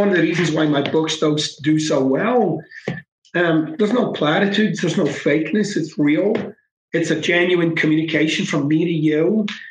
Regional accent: Glasgow, Scotland, United Kingdom; So I was raised on the mean streets of Glasgow, right? I'm Scottish, so, and I'm from the east end of Glasgow. That's like, it's like the not good side of Glasgow.

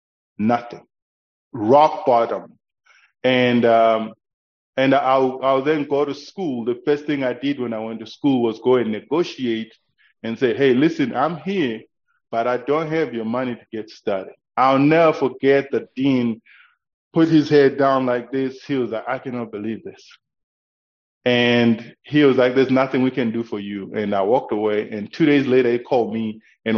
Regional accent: Zimbabwe; Yes, I'm originally from Zimbabwe.

